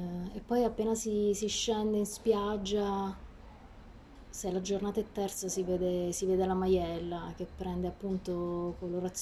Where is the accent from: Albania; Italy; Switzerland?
Italy; Francavilla al Mare, Abruzzo; sono originaria di Francavilla Foro e mi piace specificarlo perché penso che in quella zona sia proprio diversa anche da Francavilla stessa